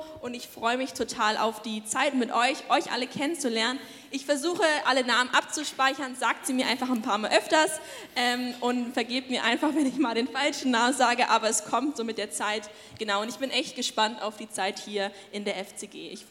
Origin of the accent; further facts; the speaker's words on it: Peine, Lower Saxony, Germany; Ich komme aus der Stadt Peine, das liegt zwischen Hannover und Braunschweig an der A2.